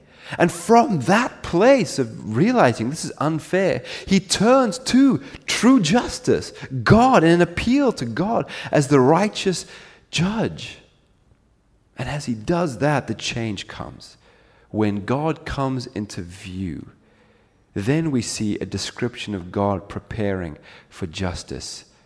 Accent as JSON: {"language": "English", "country": "Zimbabwe", "moved": "yes", "said": "I'm from Zimbabwe, that's my home. And when I was living there"}